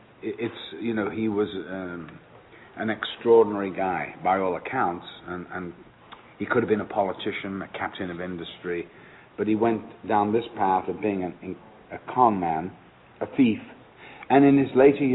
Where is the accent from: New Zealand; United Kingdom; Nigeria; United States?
United Kingdom; England; and I'm from England, so things in England are a little more measured and a little more relaxed